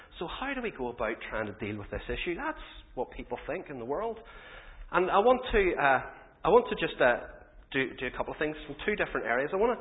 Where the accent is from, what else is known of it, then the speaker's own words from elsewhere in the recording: Carrickfergus, Northern Ireland, United Kingdom; I'm from Carrickfergus, so I've just come around the lock